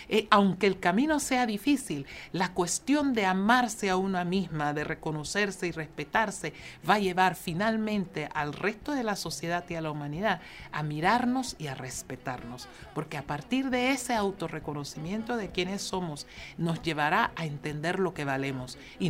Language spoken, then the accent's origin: Spanish; Panama; tenía el deber de luchar y servir para la defensa de los derechos de la población, de la sociedad panameña